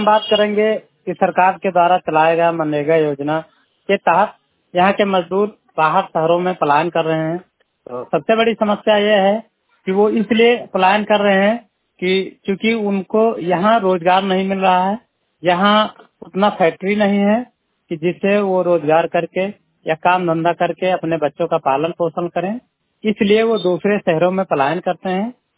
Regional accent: Harraiya, Uttar Pradesh, India; मैं हरैया सतगरा ब्लॉक से हूँ। मेरे पोस्ट ऑफिस का कोड है 27125, मेरा उम्र है 33 साल।

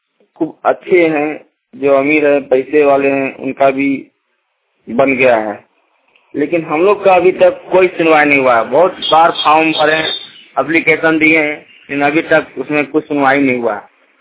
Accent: Jharkhand, India; हम झारखंड के निवासी हूँ।

